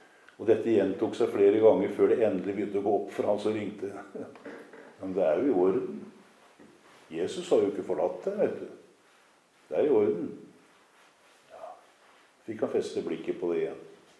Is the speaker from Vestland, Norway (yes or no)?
no; Kragerø, Telemark, Norway; Jeg kjente en gammel alkoholiker hjemme I Kragerø.